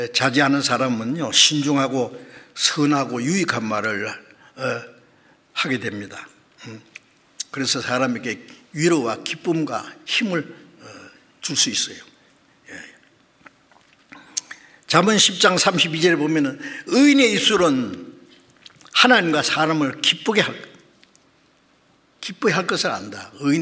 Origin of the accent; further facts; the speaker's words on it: Gyeongsang, South Korea; 제가 경상도, 고향이 경상도, 경상도 사람 욕하는 거 보면요, 대단해요.